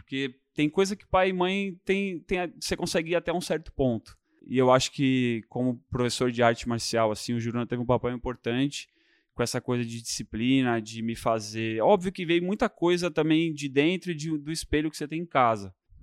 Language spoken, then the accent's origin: Portuguese; São Caetano do Sul, São Paulo, Brazil; Eu nasci em São Caetano do Sul. Cresci lá até meus 11 anos de idade.